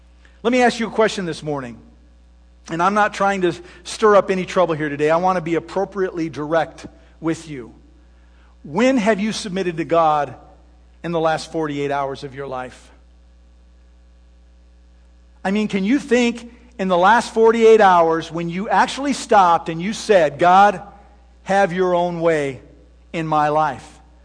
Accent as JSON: {"language": "English", "region": "Michigan", "country": "United States", "tie": "born or raised there", "said": "as a kid growing up in Michigan on the Great Lakes, I came to realize the power of the open waters."}